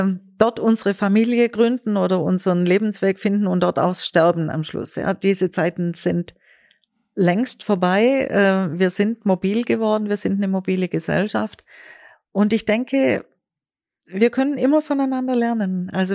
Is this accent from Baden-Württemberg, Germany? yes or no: yes; Stuttgart, Baden-Württemberg, Germany; also ich komme ja aus Stuttgart, bin jetzt viel in Berlin